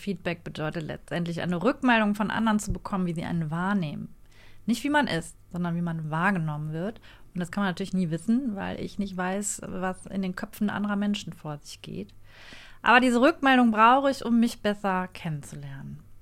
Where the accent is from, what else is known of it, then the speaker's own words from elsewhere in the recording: Düsseldorf, North Rhine-Westphalia, Germany; Ich komme aus Düsseldorf, bin hier groß geworden, lebe hier, liebe diese Stadt